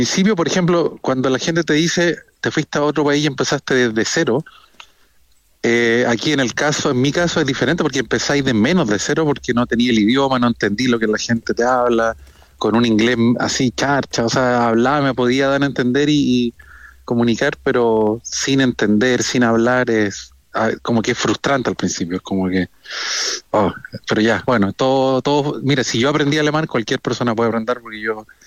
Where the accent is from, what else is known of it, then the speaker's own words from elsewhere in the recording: Viña del Mar, Valparaíso, Chile; moved away as an adult; now in Germany; Sí, de toda la vida. O sea, nací en Valparaíso, en el Hospital Naval, pero viví toda la vida en Viña del Mar.